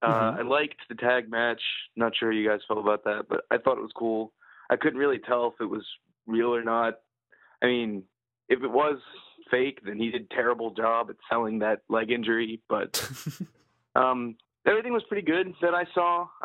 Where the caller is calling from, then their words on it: Delaware, United States; from Delaware.